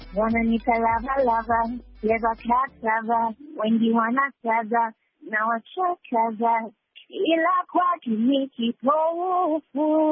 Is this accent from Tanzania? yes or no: no; Kenya; Nilikulia sana Kenya, nilikuwa nasoma Kenya primary hadi secondary.